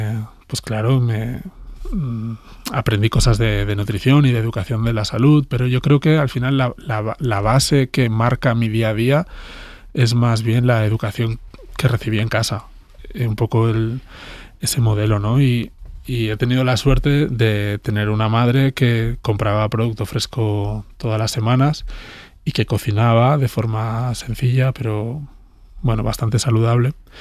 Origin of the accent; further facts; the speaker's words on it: Barcelona, Catalonia, Spain; yo soy de Barcelona